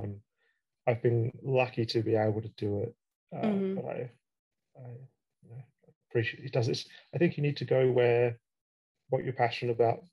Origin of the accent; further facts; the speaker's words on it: Australia; now in United Kingdom; So I'm from Australia. Maybe my accent is